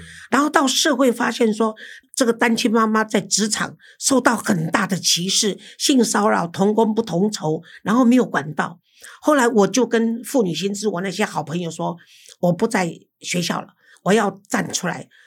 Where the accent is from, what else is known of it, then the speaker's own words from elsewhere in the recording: Taiwan; 因为我是台湾人嘛，逃命要紧。